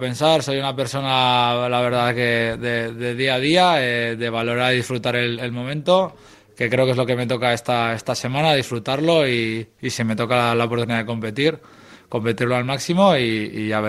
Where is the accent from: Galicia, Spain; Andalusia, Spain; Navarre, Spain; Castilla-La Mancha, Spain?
Navarre, Spain; Pamplona; pues yo soy una persona de Pamplona, de Navarra, que no había salido nunca de casa